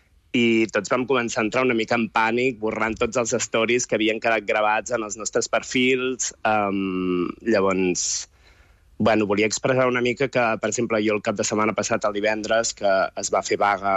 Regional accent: Girona, Catalonia, Spain; also born or lived in Madrid; Jo vaig néixer a Madrid una mica perquè hi va haver un cop d'estat just 5 dies abans d'aquí on es queix, però soc de Girona.

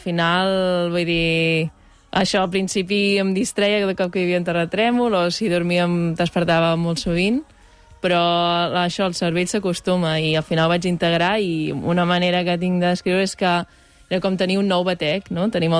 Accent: Catalonia, Spain; som del Maresme i el mar està allà.

